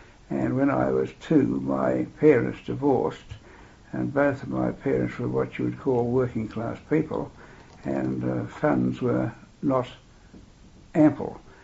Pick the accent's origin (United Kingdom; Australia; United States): Australia; Fremantle, Western Australia; Well, Fremantle was at best a one-horse town, very small country place, but to me it was the centre of the world, that's all I knew. It was filled with forests and still is today, but I lived there with an aunt for many, many, many years